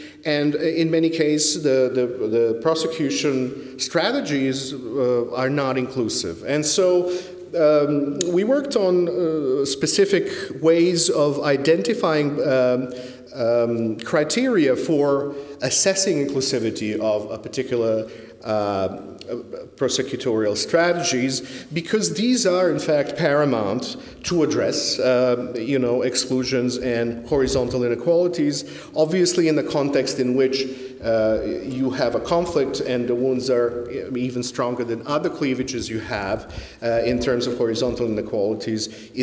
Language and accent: English; Serbia; I come from Serbia. I used to work on developing capacity for national prosecutions there.